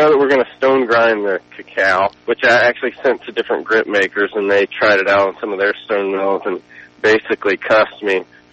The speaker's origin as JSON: {"language": "English", "town": "Nashville", "region": "Tennessee", "country": "United States", "tie": "born or raised there", "said": "I'm born and raised in Nashville, yeah. I mean, I've moved around a little bit"}